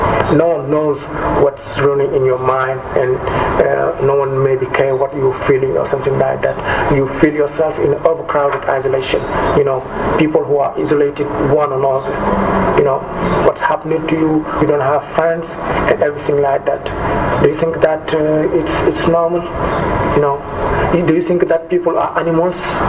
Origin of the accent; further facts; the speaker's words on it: Senegal; I come from Senegal and I'm living in Léa Centre.